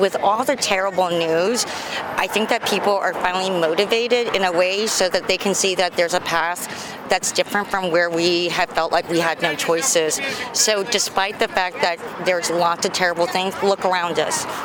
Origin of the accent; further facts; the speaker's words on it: New Orleans, Louisiana, United States; also born or lived in New York City; I moved back to New Orleans after being away for 30 years. I grew up here. I moved here from New York City